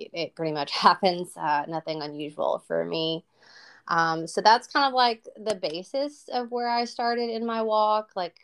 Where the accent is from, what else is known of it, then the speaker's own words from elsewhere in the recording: Georgia, United States; Well, I was born and raised in Georgia, so I have some very deep Southern roots.